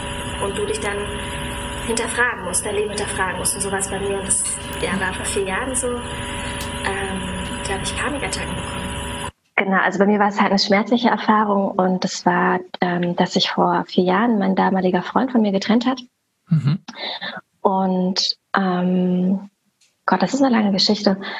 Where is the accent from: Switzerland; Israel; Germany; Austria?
Germany; Berlin; Ich wohne in Berlin, ich komme aus Berlin, hier geboren und aufgewachsen und ja, lebe und arbeite hier.